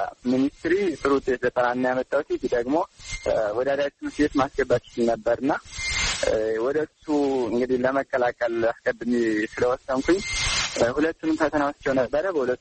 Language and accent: Amharic; Amhara, Ethiopia; born there; ምዕራብ ጎጃም ሁሉን ተከለ ወረዳ ነው የተወለድኩት። ገጠራማ ክፍል ነው።